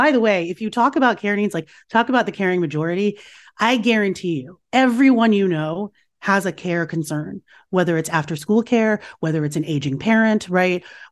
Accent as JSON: {"language": "English", "country": "United States", "tie": "born or raised there", "said": "I was raised here in America, and I was sort of free from some of those scripts that my parents had and that my mother had."}